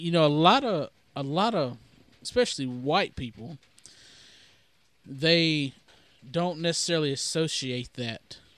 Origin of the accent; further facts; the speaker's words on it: the South, United States; the Southern, you know, we're from the South, Southern pride, we're proud of being from the South, country boys